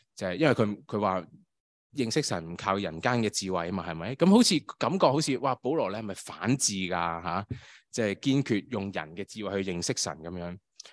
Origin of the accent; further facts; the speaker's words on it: Hong Kong; moved away; 因为我自己由香港嚟到呢度啦。